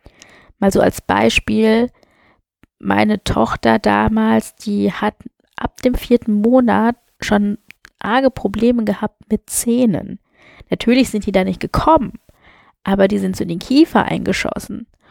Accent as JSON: {"language": "German", "country": "Germany", "tie": "born or raised there", "also_born_or_lived": "India"}